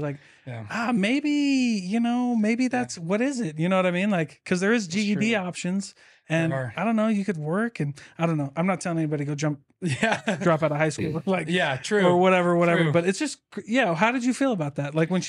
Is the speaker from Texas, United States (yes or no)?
no; Keokuk, Iowa, United States; I grew up in Keokuk, Iowa. I grew up in the Midwest